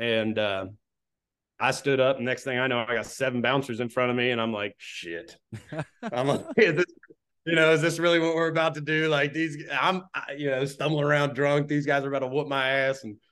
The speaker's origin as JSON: {"language": "English", "town": "Roanoke", "region": "Virginia", "country": "United States", "tie": "born or raised there", "said": "But we were playing New Year's Eve 2017 going into 2018 in my hometown, Roanoke, Virginia."}